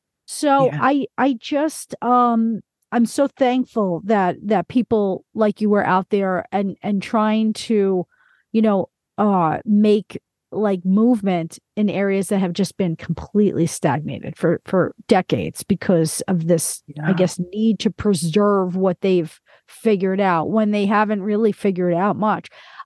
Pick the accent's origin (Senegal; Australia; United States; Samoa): United States; New York; I mean, New York is very, I'm from New York, you know, it's all about the biomedical.